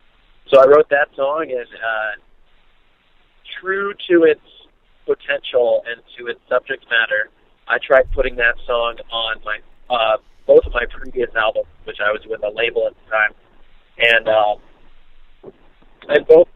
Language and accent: English; Santa Cruz, California, United States; And growing up in Santa Cruz, California, one of the bands that I had to look up to was a local band by the name